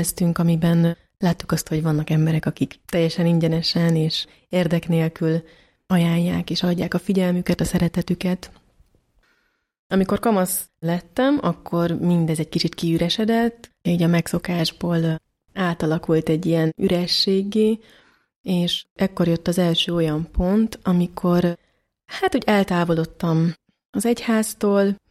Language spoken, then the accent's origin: Hungarian; Piliscsaba, Pest, Hungary; Pilis Csabán nőttem föl, 6 gyermekes családban, én vagyok a legfiatalabb. Keresztény család vagyunk, és Pilis Csaba is egy keresztény közeg volt már akkor is